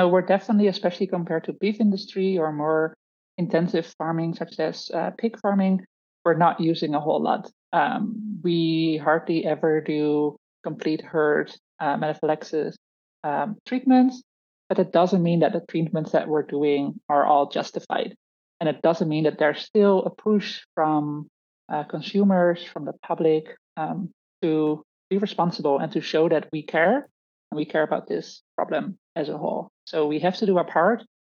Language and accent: English; South Holland, Netherlands; now in Canada; I'm from the Netherlands originally, near Rotterdam. That's where I grew up, not on a farm. But my dad's side of the family is coming from a long lineage of farmers.